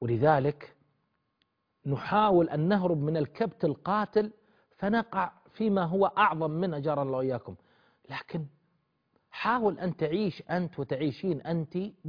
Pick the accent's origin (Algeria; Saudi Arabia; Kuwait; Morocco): Saudi Arabia; Al-Ahsa, Eastern Province; يقولون عندنا في الأحساء يقولون تاكل في نفسها.